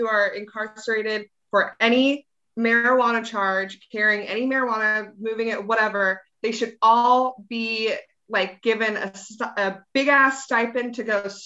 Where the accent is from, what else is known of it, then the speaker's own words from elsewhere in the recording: Rosemont, California, United States; I'm from Rosemont.